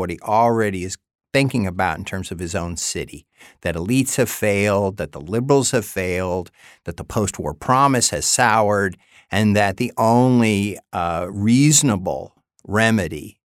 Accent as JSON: {"language": "English", "region": "New York", "country": "United States", "said": "my experiences walking outside the classroom as a New Yorker watching rising crime reshape the politics of the Upper West Side"}